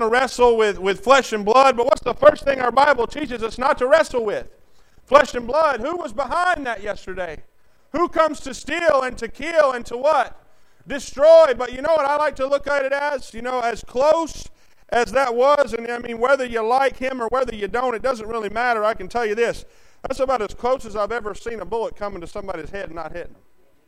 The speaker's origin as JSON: {"language": "English", "country": "United States", "said": "it burdens me as an American"}